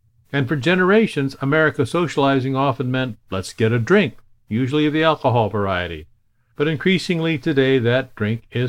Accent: Alaska, United States; I remember growing up in Alaska

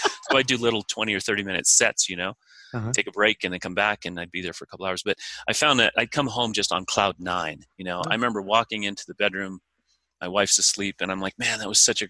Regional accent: Pueblo, Colorado, United States; I grew up in construction with my father, who has built a ton of the houses in my hometown of Pueblo, Colorado.

